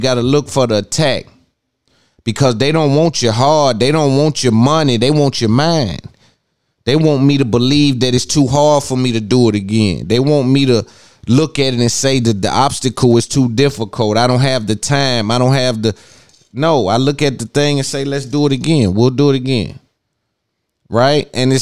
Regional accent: United States; it may be because I'm an American and we got blacks over here in America got these feelings about don't do people wrong because we've been done wrong.

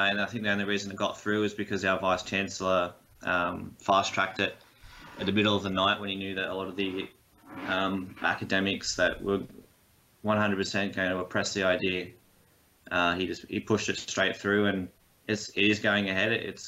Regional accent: Wollongong, New South Wales, Australia; It's still a great city. I'm proud to say I'm from Wollongong for sure.

